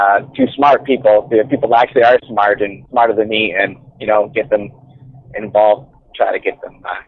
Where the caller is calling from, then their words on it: Saskatchewan, Canada; from Saskatchewan.